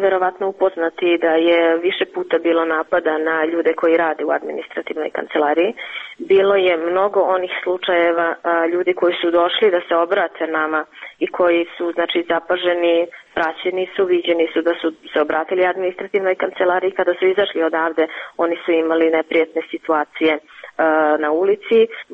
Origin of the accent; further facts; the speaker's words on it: North Mitrovica, Mitrovica District, Kosovo; Ja sam rođena Mitrovčanka. Rođena sam u Severnoj Mitrovici, živjela sam tu pre rata, većim delom u toku rata.